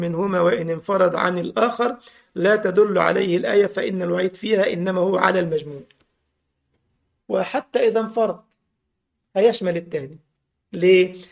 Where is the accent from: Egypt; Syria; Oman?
Egypt; احنا عندنا في مصر بيقولوا كده